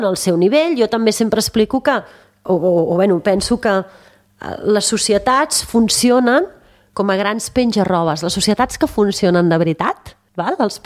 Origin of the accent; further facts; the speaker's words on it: Sant Celoni, Catalonia, Spain; jo vinc de Sant Celoni, un poble molt tancat, no?